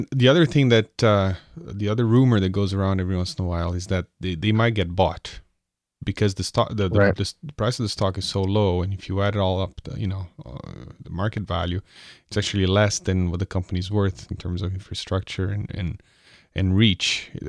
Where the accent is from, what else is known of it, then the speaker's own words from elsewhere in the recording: Canada; And me as a Canadian, I root for them.